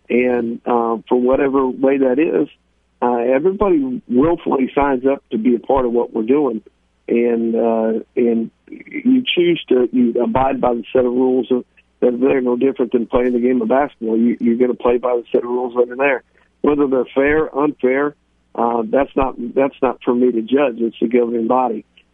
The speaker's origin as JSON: {"language": "English", "region": "Midwest", "country": "United States", "tie": "born or raised there", "said": "Growing up in the Midwest, people that I always looked up to and doing it the right way."}